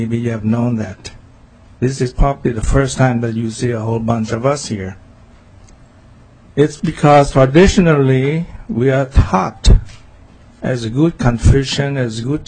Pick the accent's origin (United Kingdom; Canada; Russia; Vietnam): Vietnam; now in United States; I fought in Vietnam War. I'm Vietnamese American.